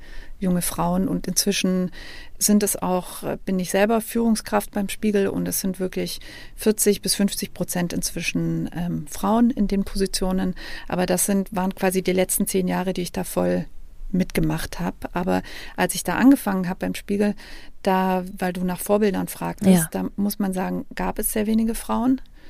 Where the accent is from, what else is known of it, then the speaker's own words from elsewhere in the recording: Baden-Württemberg, Germany; born there; ich bin auch gebürtig aus Baden-Württemberg, nicht aus Bayern.